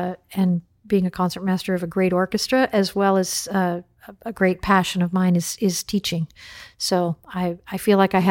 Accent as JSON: {"language": "English", "region": "Texas", "country": "United States", "tie": "born or raised there", "said": "My mother was a violinist. I grew up in Texas, and she was a violinist and taught me at the age of three."}